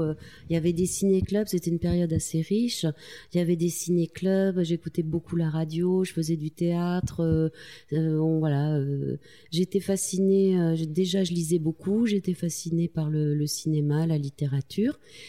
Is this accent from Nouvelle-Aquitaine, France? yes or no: yes; Tulle, Nouvelle-Aquitaine, France; Je viens de la ville de Tulle en Corrèze. Je suis née là-bas de grands-parents paysans, de parents qui pour la première génération sortaient de ce monde. C'était un milieu assez isolé quand même, où la culture avait de la difficulté à arriver.